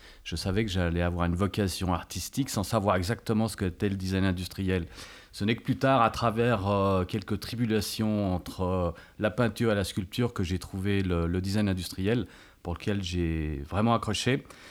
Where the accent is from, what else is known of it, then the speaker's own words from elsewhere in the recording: Geneva, Switzerland; moved away as an adult; also born or lived in Locarno; now in France; Alors, je suis né à Locarno, d'une mère autrichienne et d'un père italien. Mmh. Et ensuite, on est venu à Genève.